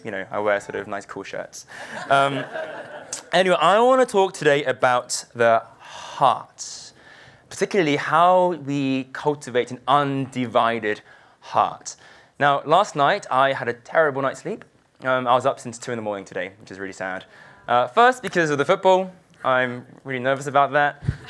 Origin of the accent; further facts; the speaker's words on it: London, United Kingdom; I'm South Korean, born and raised in London.